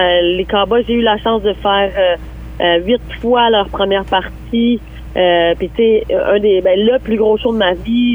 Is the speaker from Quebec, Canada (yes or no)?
yes; Lac-Saint-Jean, Quebec, Canada; J'enregistre mon 4e album chez moi au Lac-Saint-Jean.